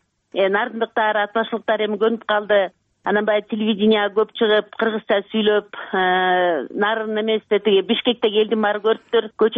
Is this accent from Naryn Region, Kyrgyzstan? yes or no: yes; At-Bashy, Naryn Region, Kyrgyzstan; now in Naryn, Kyrgyzstan; Өзүм ат башта туулуп өскөм.